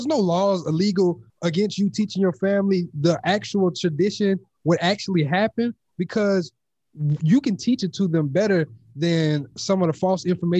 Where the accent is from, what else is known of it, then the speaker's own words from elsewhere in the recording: Louisiana, United States; I'm originally from Louisiana, though, so...